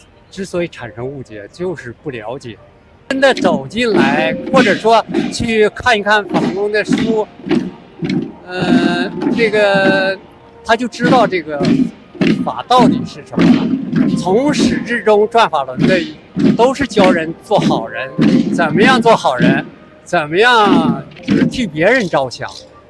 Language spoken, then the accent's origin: Chinese; China; 我是从大陆来的哈，不像在大陆的时候